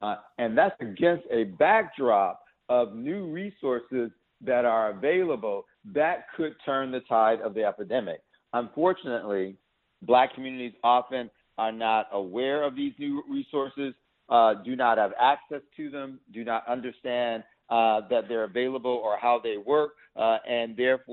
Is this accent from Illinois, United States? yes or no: yes; Chicago, Illinois, United States; now in Los Angeles, United States; I was born in Chicago, Illinois. I'm the oldest of four children. My family still lives in Chicago, where we were all raised. I now live in Los Angeles